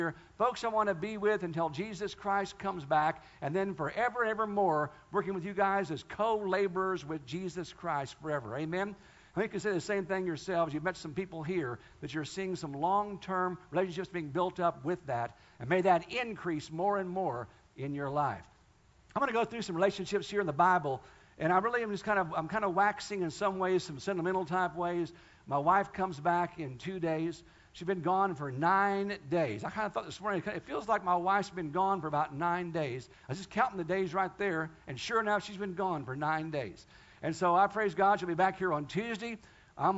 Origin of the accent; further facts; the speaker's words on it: Kansas, United States; The church I was raised in Kansas called Faith Chapel